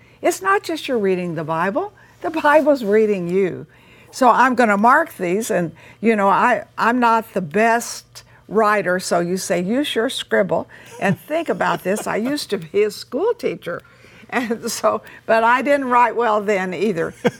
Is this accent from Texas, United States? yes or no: yes; Texas, United States; So I'm from Texas. I'm a Texan. My mother always canned in the summertime.